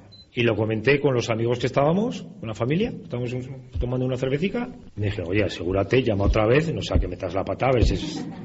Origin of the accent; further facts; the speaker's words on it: Tudela, Navarre, Spain; born there; moved away as an adult; now in Vitoria, Spain; nací en Tudela el 23/8/58, llevo viviendo en Vitoria 34 años, pero no por eso he dejado de venir a Tudela, pues porque tengo familia